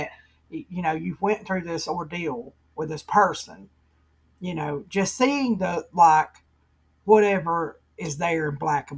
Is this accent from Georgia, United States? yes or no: no; Alabama, United States; what's the state that I live in, you know, I'm from Alabama, you know